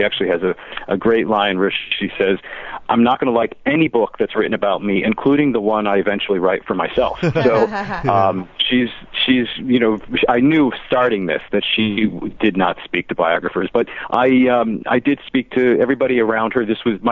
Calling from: Cape Cod, Massachusetts, United States; I'm calling on Cape Cod this morning, but I'm going to be heading down to New York shortly after this.

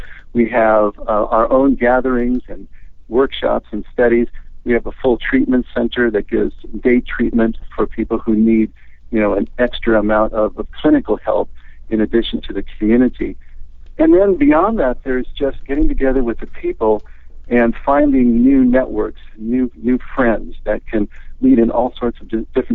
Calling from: San Juan Capistrano, California, United States; I'm calling you from San Juan Capistrano.

